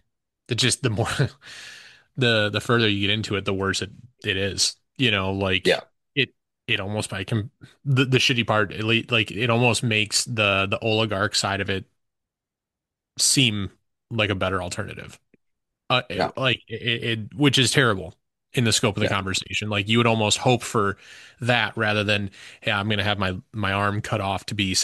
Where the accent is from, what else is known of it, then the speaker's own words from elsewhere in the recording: Detroit, Michigan, United States; You know, I'm from Detroit.